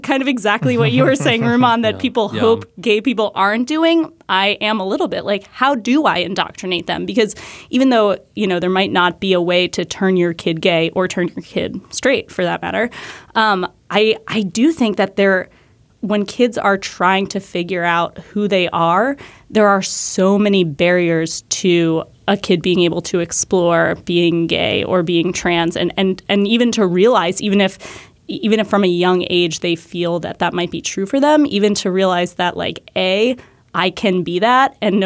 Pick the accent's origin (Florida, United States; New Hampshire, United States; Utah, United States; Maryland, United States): New Hampshire, United States; And I grew up in New Hampshire, which is, you know, more or less socially liberal and was at the time when I was growing up.